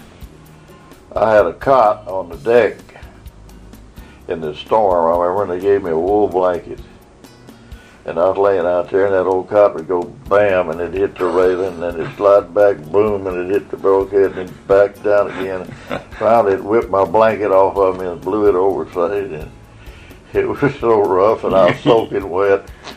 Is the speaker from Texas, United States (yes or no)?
yes; Texas, United States; he put that big old hat on me when he found out I was from Texas.